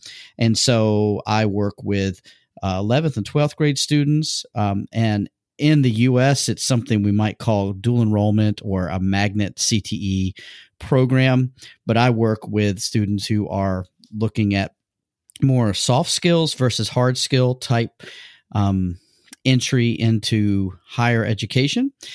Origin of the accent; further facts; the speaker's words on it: Atlanta, Georgia, United States; moved away as an adult; now in Incheon, South Korea; as Bonnie said, and I am originally from the Atlanta, Georgia region. I am actually currently working and living with my family in Incheon, South Korea.